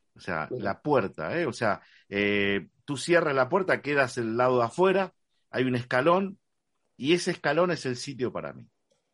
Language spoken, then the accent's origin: Spanish; San Nicolás, Buenos Aires Province, Argentina; moved away; La verdad que es mi tierra, ¿no? Es el sitio donde nací, donde crecí. Si bien no... Yo todavía estaba haciendo un balance de cuántos años había vivido en cada sitio donde estuve, ¿no? Y la verdad que San Nicolás se queda ya corto